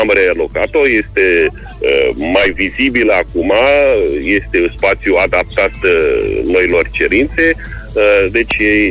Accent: Moldavia, Romania; eu ca moldovean m-am gândit în primul rând și la zona de unde sunt

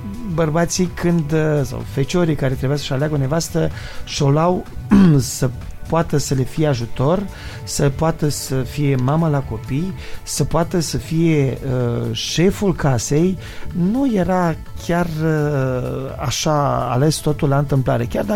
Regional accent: Romania; now in United States; atâta timp cât eu trăiesc în America, dar dacă eu spun că sunt român, mă îmbrac românește, trăiesc românește

